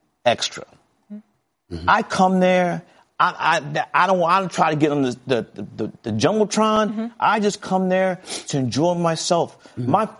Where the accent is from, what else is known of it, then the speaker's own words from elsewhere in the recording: Brooklyn, New York, United States; I grew up in Fort Greene, Brooklyn.